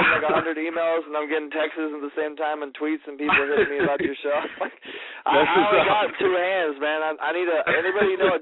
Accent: California, United States; I'm from Orange County, and I do sports, and I like horseback riding

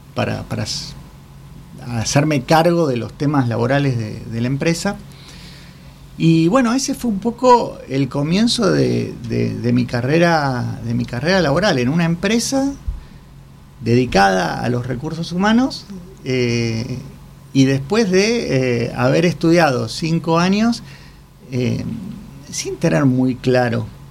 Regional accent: Córdoba, Argentina; yo soy cordobés, nací en Córdoba.

